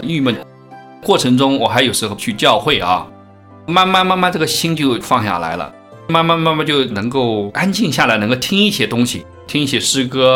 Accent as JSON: {"language": "Chinese", "country": "China", "said": "我说我是大陆的，不会说广东话。"}